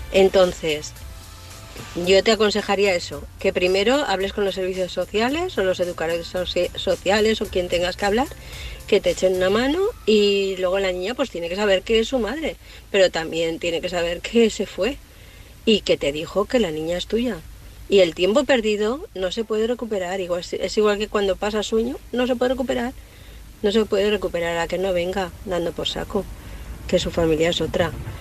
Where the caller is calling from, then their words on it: Valencia, Valencian Community, Spain; Hola, David. … de Valencia.